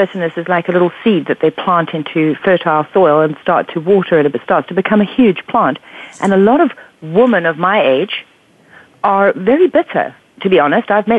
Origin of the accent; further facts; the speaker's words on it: South Africa; also born or lived in England; Well, I was born in England, but I lived in South Africa for the grand majority of my life.